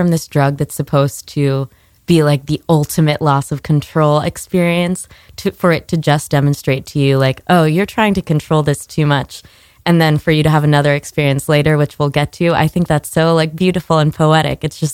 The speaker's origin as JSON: {"language": "English", "town": "Miami", "region": "Florida", "country": "United States", "said": "I'm from Miami, so."}